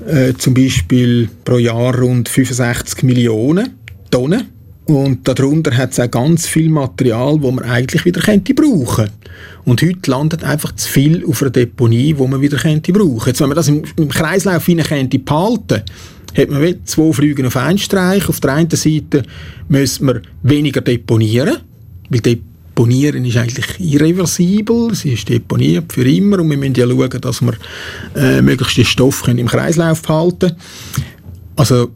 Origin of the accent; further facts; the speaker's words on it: Switzerland; Also auch wir in der Schweiz sind Ressourcen, oder?